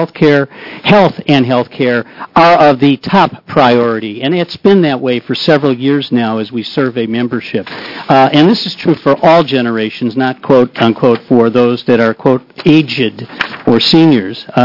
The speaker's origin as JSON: {"language": "English", "town": "Lake Oswego", "region": "Oregon", "country": "United States", "said": "For the record, I'm from Lake Oswego, but I'm also a state director for AARP here in Oregon."}